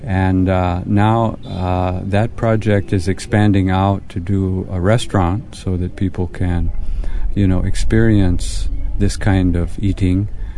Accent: Oroville, California, United States; Or I met somebody and they ask you where you're from. I was from Oroville.

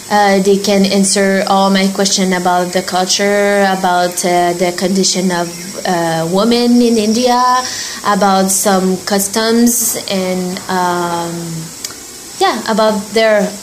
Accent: Montreal, Quebec, Canada; first language French; English is a second language; I'm from Canada, but actually I'm from Montreal, so I'm a French-Canadian.

